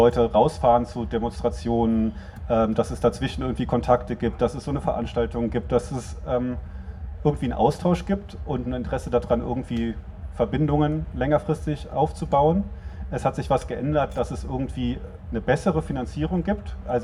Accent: Berlin, Germany

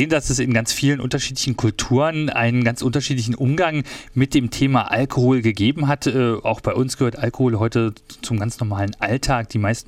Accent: West Germany, Germany; Ich komme aus dem Westen

